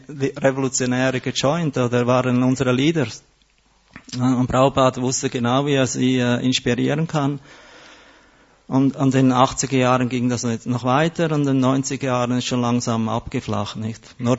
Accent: Switzerland; Als Schweizer habe ich mich immer gescheut davor, aber als ich jetzt

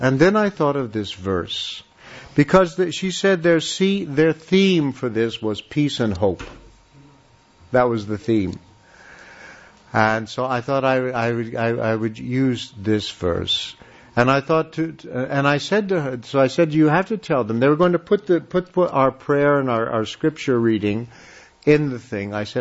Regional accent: United States; You know, I'm an American. I have a very white face.

